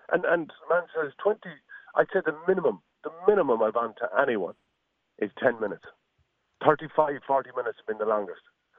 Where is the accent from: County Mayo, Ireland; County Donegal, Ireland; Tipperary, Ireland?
County Mayo, Ireland; Ballina; I'm from Ballinan, Mayo, and I played GA for Mayo for 16 years.